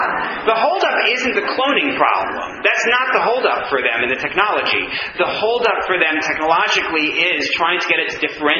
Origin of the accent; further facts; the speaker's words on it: New York, United States; And I didn't know anything because I grew up in New York.